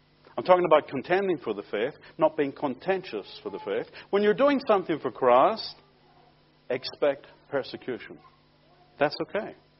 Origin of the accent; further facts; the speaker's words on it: Belfast, Northern Ireland, United Kingdom; when I was a young boy growing up in Belfast, I didn't know what this door knocking business was all about